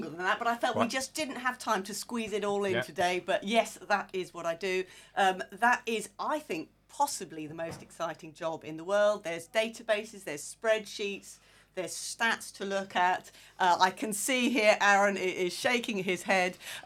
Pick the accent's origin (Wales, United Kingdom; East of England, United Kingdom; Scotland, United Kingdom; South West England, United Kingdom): East of England, United Kingdom; Cambridge; born there; So I was born in Cambridge, but we really were up there for, my family happened to be up there for a heartbeat.